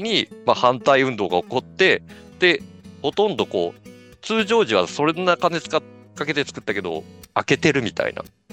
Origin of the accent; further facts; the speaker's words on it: Yanagawa, Fukuoka, Japan; 僕も、柳川に生まれて38年ですけど